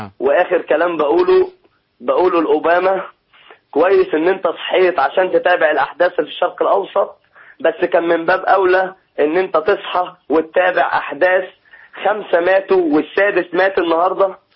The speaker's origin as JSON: {"language": "Arabic", "country": "Egypt", "said": "كنا من جوانا كمصريين فرحانين"}